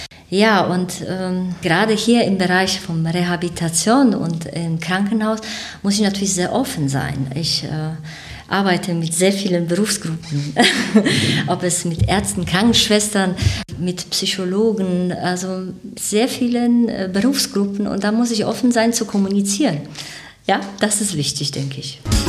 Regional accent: Bytom, Silesian Voivodeship, Poland; born there; moved away; Ich komme aus Polen, ich bin in Beuthen geboren.

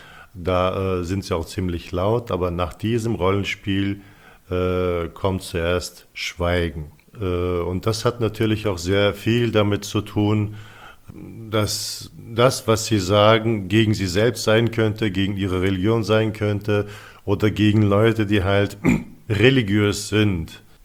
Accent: Turkey; now in Germany; ich komme aus der Türkei, ich lebe seit 27 Jahren in Deutschland.

